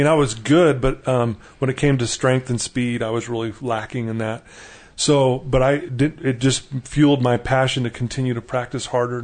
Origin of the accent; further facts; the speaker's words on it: Utah, United States; I grew up here in Utah and had a very loving home growing up.